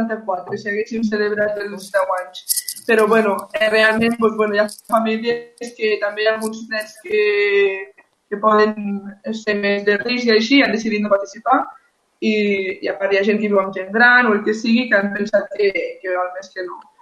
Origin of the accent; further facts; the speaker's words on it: Catalonia, Spain; perquè tots som de la Noguera, quasi monitors infants i joves